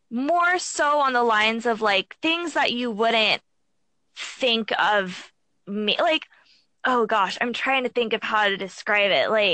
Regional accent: Arizona, United States; moved away as an adult; now in California, United States; I moved out from Arizona as soon as I turned 18, graduated high school. Like, I threw all my clothes in the backseat of a car and, you know, drove out to California.

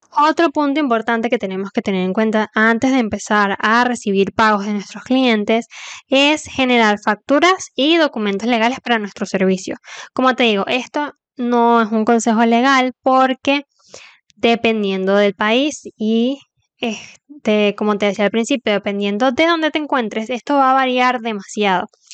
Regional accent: Venezuela; Por ejemplo, hay plataformas que en mi país, que es Venezuela, hay muchísimas que no funcionan.

